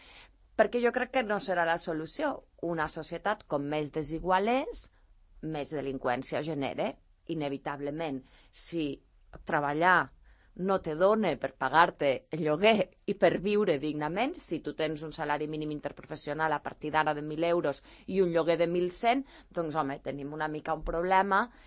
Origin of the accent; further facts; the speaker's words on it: La Floresta, Catalonia, Spain; Jo sóc de la Floresta, com ja sabeu